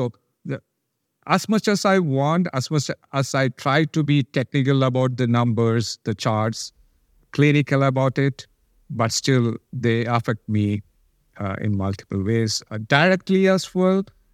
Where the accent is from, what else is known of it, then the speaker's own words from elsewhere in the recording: Kerala, India; my hometown from where I originally am, from Kerala